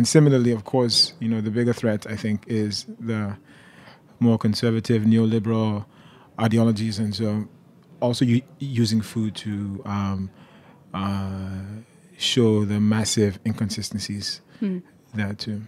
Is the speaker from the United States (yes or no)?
no; Nigeria; I'm a Nigerian. I'm an immigrant.